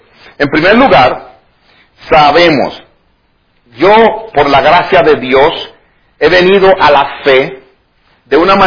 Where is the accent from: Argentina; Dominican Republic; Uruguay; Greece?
Dominican Republic; Hubo una revolución en mi país en el año 1965. Y en esa guerra civil había tanta muerte, tanta sangre, tanta necesidad.